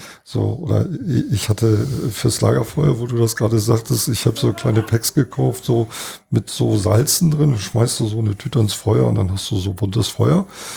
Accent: Schleswig-Holstein, Germany

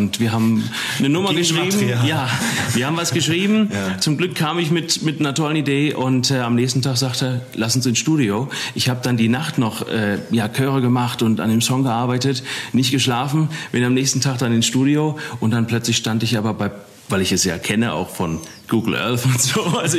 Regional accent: Eppstein, Hesse, Germany; now in Los Angeles, United States; Von Eppstein nach Los Angeles ist es ein weiter Weg.

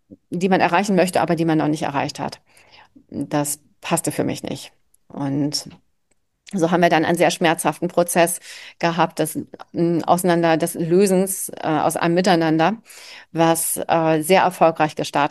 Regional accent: Germany; Ich bin hochemotional und das trägt und leitet mich auch als Rheinländerin

